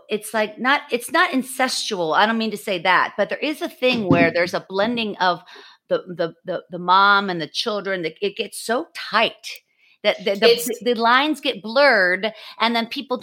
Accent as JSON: {"language": "English", "country": "United States", "said": "Like, I just feel like I'm American."}